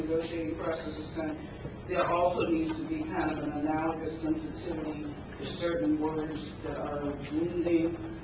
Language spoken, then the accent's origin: English; Washington, District of Columbia, United States; I grew up in Washington, D.C.